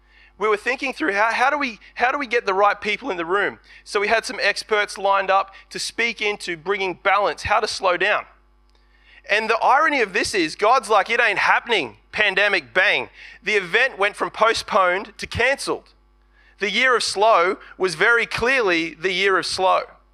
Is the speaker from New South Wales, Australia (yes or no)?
no; Gold Coast, Queensland, Australia; So I'm from the Gold Coast. I've been on the Gold Coast.